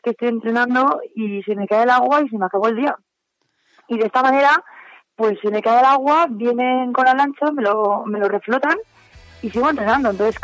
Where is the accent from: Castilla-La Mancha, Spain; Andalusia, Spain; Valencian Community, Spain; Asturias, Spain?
Valencian Community, Spain; Valencia; Yo cuando entrenaba antes sola en Valencia, porque yo soy de Valencia